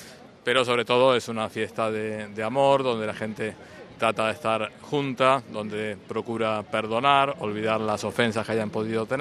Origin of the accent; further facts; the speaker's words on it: Argentina; now in Rome, Italy; Yo soy argentino … Trabajo aquí en Roma